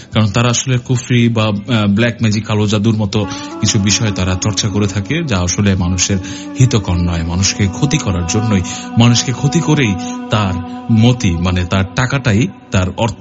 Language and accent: Bangla; Chittagong, Chittagong Division, Bangladesh; আমি চট্টগ্রাম বিশ্ববিদ্যালয়ে থাকি। আমার বাবা সরকারি চাকরি করে একটা, তাই ছোট থেকে আমি চট্টগ্রামেই বড় হয়েছি।